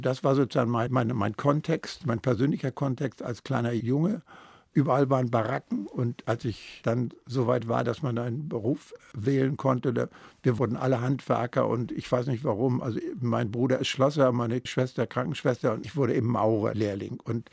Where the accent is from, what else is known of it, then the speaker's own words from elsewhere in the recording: Lübeck, Schleswig-Holstein, Germany; aber ansonsten bin ich groß geworden in Lübeck. Das war ja noch eine Stadtrepublik oder so eine abgehalfterte Stadtrepublik. Ich bin in einem Industrievorort von Lübeck groß geworden.